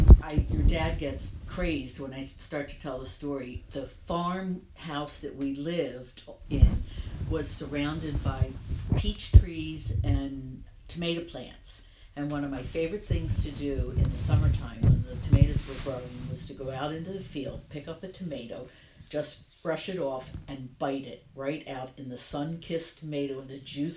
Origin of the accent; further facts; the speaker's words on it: Philadelphia, Pennsylvania, United States; born there; also born or lived in San Diego; Well, I was born in Philadelphia. That's where Mimi is from.